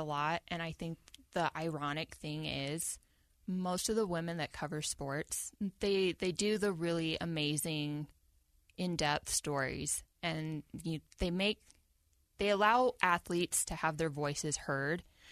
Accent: Salt Lake City, Utah, United States; I'm from Salt Lake. Mm-hmm. And it's not a diverse place unless you look to the sports world.

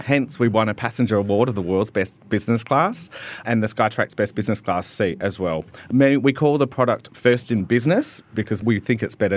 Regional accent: Australia; now in Singapore; I'm Australian, sitting here in Singapore

